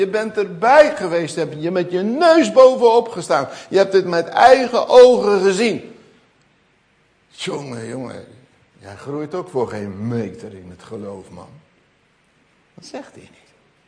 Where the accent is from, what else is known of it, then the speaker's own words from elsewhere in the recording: Gelderland, Netherlands; born there; Ik ben geboren op de Veluwe